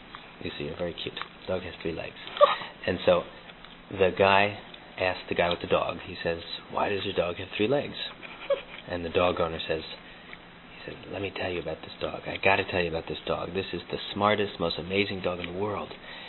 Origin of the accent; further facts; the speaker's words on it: United States; And I'm not Chinese, I'm American.